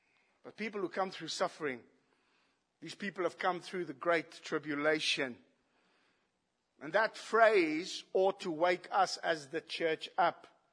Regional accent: South Africa; I'm an Afrikaner and I come from South Africa.

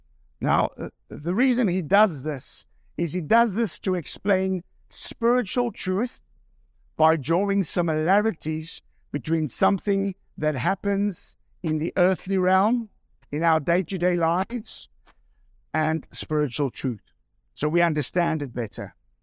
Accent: South Africa; when I get excited as a South African, I go on to fast forward.

